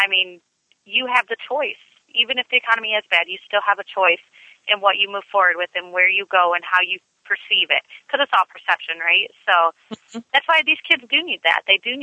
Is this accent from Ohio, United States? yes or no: no; Sacramento, California, United States; I walked into, like I said, I grew up in Sacramento